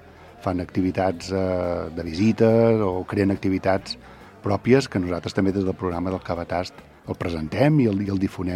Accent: Gelida, Catalonia, Spain; Jo sóc gelidenc, eh? És a dir, jo sóc fill de Gelida i visc a Gelida, tot i que sóc de Sant Sadurní també, eh? Perquè fa 37 anys que visc aquí moltes hores

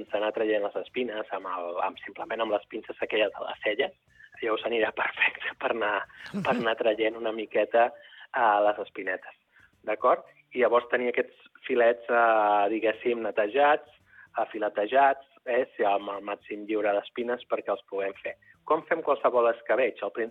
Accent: El Vendrell, Catalonia, Spain; soc del Baix Penedès, el Vendrell

